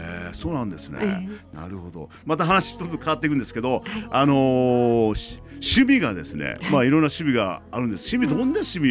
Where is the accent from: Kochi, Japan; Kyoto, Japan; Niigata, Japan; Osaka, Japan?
Kochi, Japan; 僕は高知県出身なんで